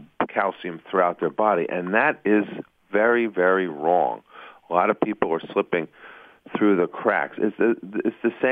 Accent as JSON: {"language": "English", "region": "New York", "country": "United States", "said": "So anyway, got to get used to the lingo because I'm originally from New York."}